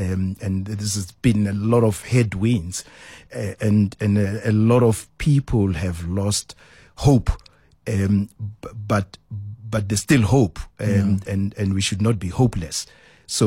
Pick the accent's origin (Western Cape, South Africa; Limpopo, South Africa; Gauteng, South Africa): Gauteng, South Africa; Mamelodi; It was a great experience.